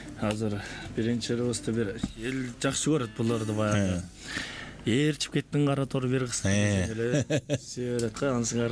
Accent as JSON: {"language": "Kyrgyz", "region": "Naryn Region", "country": "Kyrgyzstan", "tie": "born or raised there", "moved": "yes", "lives_now": "Bishkek, Kyrgyzstan", "said": "Мен дагы өзүм ошол Нарын өрөөнүнүн Атбаш районунун башка айылында деген айылынан болом. Ошол жакта чоңойгонбуз, ошол жакта өскөнбүз. Ошол жакта мен 2013 жылга чейин ошол жакта болуп жашап турмун. Андан кийин шаарга келип"}